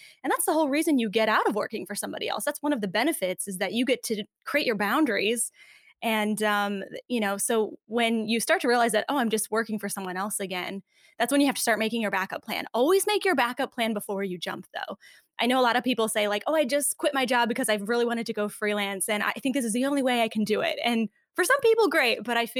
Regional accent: California, United States; It's like, I hate telling people I'm from Orange County because they immediately have in their mind

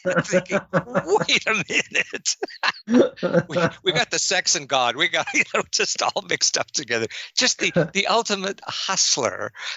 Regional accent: Canada; I'm Canadian.

